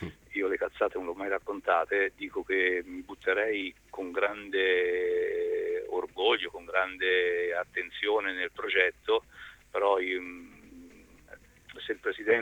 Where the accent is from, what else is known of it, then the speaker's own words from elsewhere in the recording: Pisa, Tuscany, Italy; oggi io essendo pisano mi auguro che Pisa esca dalla crisi